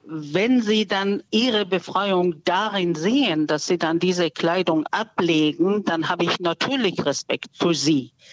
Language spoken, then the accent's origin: German; Iran; German is a second language; now in Germany; weil ich ja auch als Iranerin aus dem Iran kam